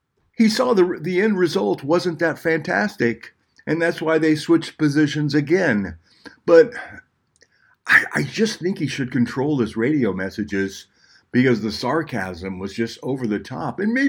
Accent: United States; I didn't understand a word of it. And I'm an American.

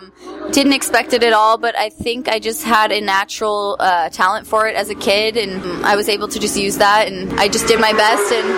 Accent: Colorado, United States; Yeah, I grew up with Sabra. I would stay at her house all the time, and we're both from Colorado

